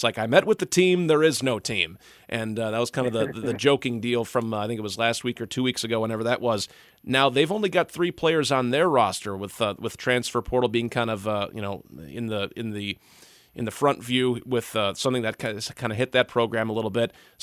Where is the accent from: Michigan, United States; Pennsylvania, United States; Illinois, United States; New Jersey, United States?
Illinois, United States; also born or lived in Wisconsin; I'm from Illinois originally. My family moved up to Wisconsin.